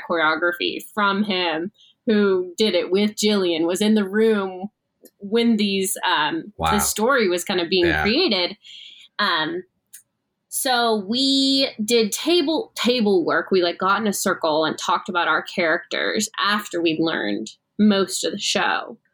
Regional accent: Atlanta, Georgia, United States; now in New York City, United States; I live in New York City now, but I'm from Atlanta. So it was like at my home theater

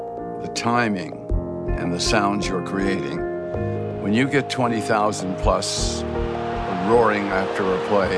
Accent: Canada; Growing up in Canada, we all played hockey.

